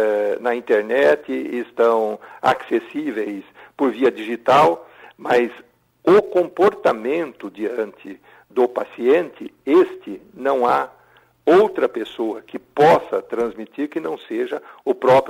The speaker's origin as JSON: {"language": "Portuguese", "town": "Birigui", "region": "São Paulo", "country": "Brazil", "tie": "born or raised there", "said": "Tenho excelentes lembranças dos meus professores da escola secundária lá na minha cidade de Birigui, que era uma cidade que há 50 anos era muito mais isolada do que é hoje, distante da capital."}